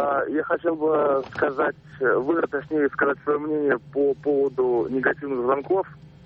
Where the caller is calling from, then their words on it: Penza, Penza Oblast, Russia; Я звоню из Пензы.